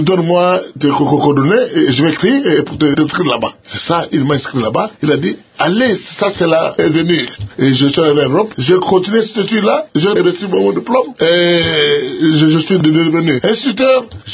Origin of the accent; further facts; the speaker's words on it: Kinshasa, DR Congo; moved away as an adult; also born or lived in Brussels; Je suis né à Kinshasa, le 8 octobre 1947. Je suis équinois de naissance.